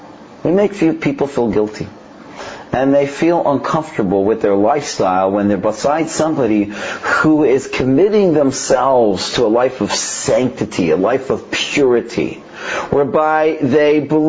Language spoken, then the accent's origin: English; Toronto, Ontario, Canada; I grew up in Toronto